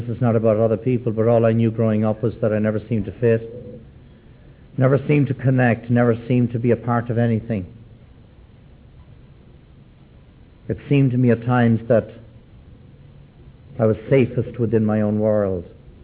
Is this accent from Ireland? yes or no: yes; Dublin, Leinster, Ireland; moved away as an adult; now in New Orleans, United States; I was born and dragged up in Dublin, Ireland. That's my hometown. A came over here to the United States, to the city of New Orleans in 1971, 25 years ago.